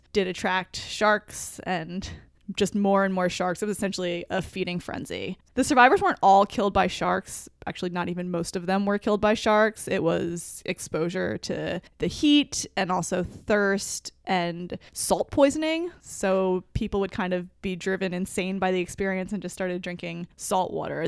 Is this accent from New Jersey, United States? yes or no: yes; New Jersey, United States; So I grew up in New Jersey, actually right near the coast